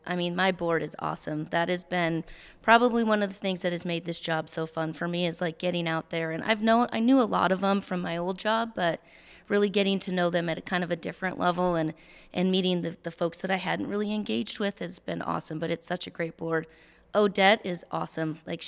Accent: Ennis, Montana, United States; also born or lived in Browning; Yeah, so I was born and raised in Montana. My family, what city? So I grew up in a town called Ennis, and then when I was in high school

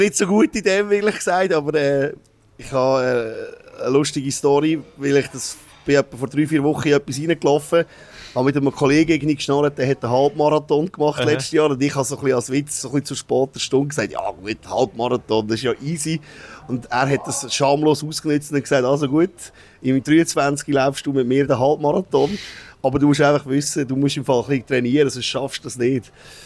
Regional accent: Vitznau, Lucerne, Switzerland; Ich bin in Vitznau aufgewachsen, also wirklich 300-400 Meter von der Rigibahn entfernt.

